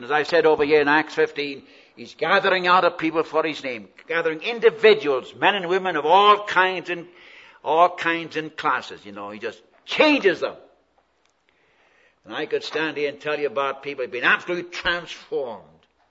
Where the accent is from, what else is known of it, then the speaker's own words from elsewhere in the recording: West Coast, United States; Now, I'm from the West Coast. Of course, that's God's country, you know that. West of the Cascades.